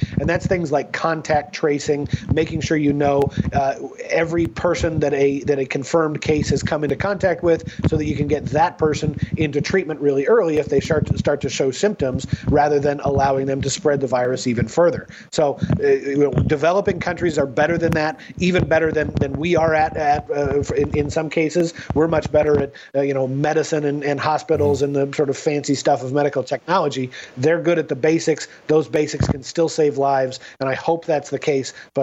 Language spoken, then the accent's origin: English; Seattle, Washington, United States; I'm from Seattle, and that's where the big outbreak started.